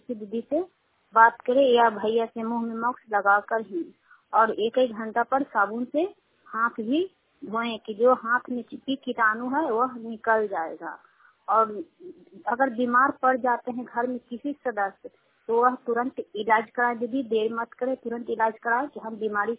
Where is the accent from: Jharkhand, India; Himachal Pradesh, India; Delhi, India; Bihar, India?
Bihar, India; Sukhahariya; सुखहरिया के रहने वाले हैं, दुखाई पंचायत चंडी प्रखंड ललन से।